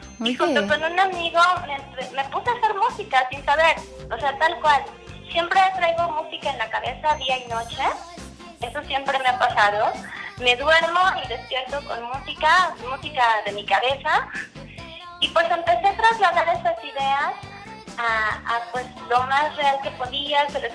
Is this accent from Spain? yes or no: no; Mexico; soy yo como mexicana, ¿no? Como latina